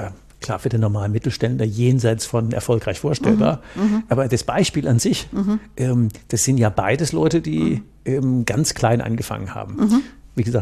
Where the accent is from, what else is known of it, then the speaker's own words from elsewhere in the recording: North Rhine-Westphalia, Germany; ich komme aus dem Rhein, dafür sagen wir, Gölsche Klüngel